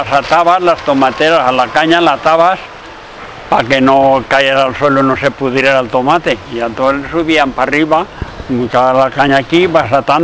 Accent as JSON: {"language": "Spanish", "town": "Villahermosa del Río", "region": "Valencian Community", "country": "Spain", "tie": "born or raised there", "said": "De pequeño en Villahermosa del Río."}